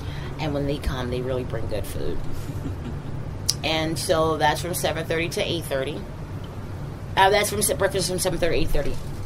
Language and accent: English; Baltimore, Maryland, United States; I'm from Baltimore, Maryland.